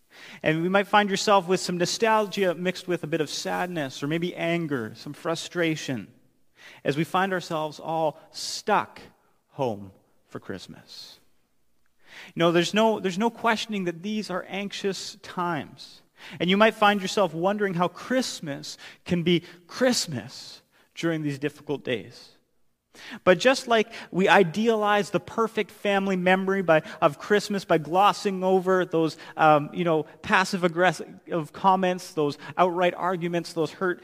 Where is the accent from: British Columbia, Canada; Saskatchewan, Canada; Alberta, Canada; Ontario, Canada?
Alberta, Canada; I grew up in Alberta, so way out in the prairies where it is cold.